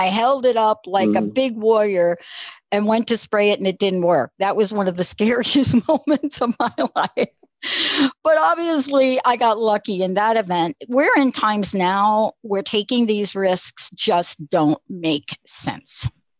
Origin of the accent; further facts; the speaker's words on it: New York, United States; I'm a kid from New York